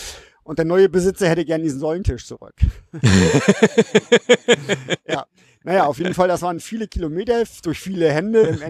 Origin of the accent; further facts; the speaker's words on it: Flensburg, Schleswig-Holstein, Germany; now in Ladenburg, Germany; So, und ich komme eigentlich aus Flensburg